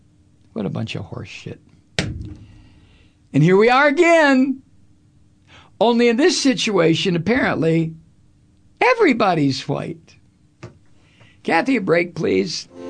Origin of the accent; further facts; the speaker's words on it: United States; how weird it was to me as an American who grew up in a racist country.